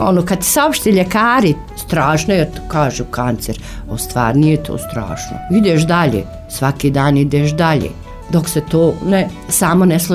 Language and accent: Bosnian; Zenica, Federation of Bosnia and Herzegovina, Bosnia & Herzegovina; Ja sam odavde iz Zenice, znači završila sam i osnovnu školu i srednju ovdje u Zenici, ovdje se udala, osnovala porodicu